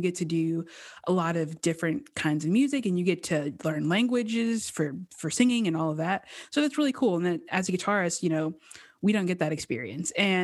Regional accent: Murfreesboro, Tennessee, United States; I'm from Murfreesboro, which is really close to Nashville. It was like 30 minutes south of Nashville.

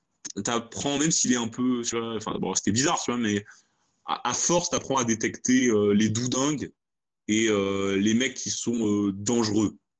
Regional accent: Toulon, Provence-Alpes-Côte d'Azur, France; même si je viens de Toulon

